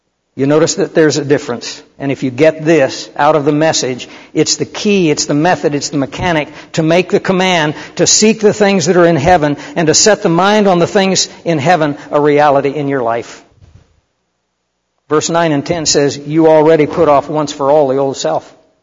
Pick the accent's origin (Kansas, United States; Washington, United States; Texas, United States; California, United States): Kansas, United States; I come from Kansas originally. We have great grass fires there that burn across the prairie.